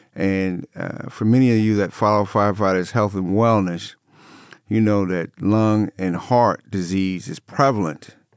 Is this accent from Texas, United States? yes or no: no; Plainfield, New Jersey, United States; growing up on the East Coast, I know you from right outside Philly there in New Jersey, and I'm from right outside Plainfield, which is out New York, right outside of New York City in Newark.